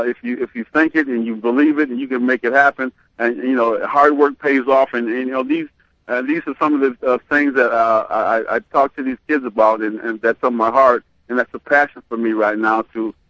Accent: Penn Yan, New York, United States; I stayed away from Penn Yan, my hometown, for 18 years.

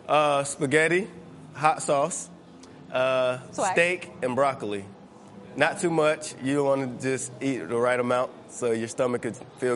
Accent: Brunswick, Georgia, United States; I am from Brunswick, Georgia, and I have 7 brothers, 3 sisters, so I have a big family. I grew up with my grandmother.

